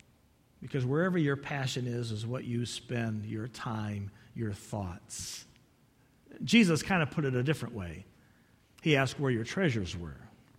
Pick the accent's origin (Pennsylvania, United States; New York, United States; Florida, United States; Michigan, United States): Michigan, United States; Maybe they told me that because I'm from Michigan.